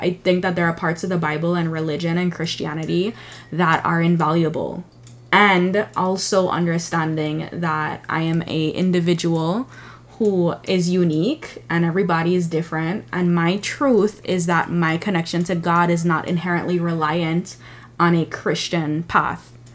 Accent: U.S. Virgin Islands; oh, we're from the Caribbean and we're from the Virgin Islands and the Virgin Islands doesn't have opportunities.

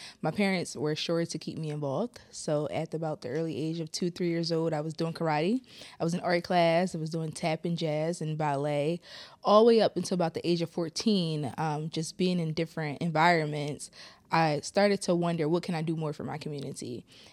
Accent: Philadelphia, Pennsylvania, United States; I'm 25 years old. I'm from North Philadelphia.

